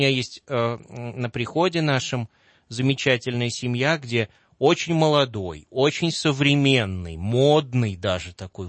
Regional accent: Moscow, Russia; вот я москвич, коренной москвич

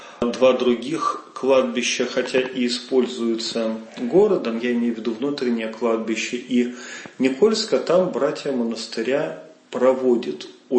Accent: Latvia; я сам родом из Латвии

